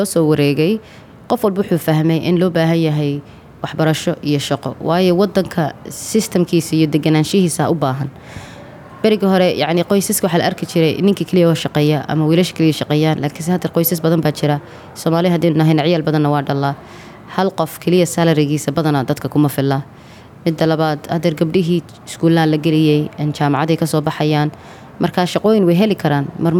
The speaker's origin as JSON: {"language": "Somali", "town": "Leicester", "region": "East Midlands", "country": "United Kingdom", "said": "waxaan ahay reer UK, khaas ahaan magaalada Leicester. Marka magaalada waan deganahay"}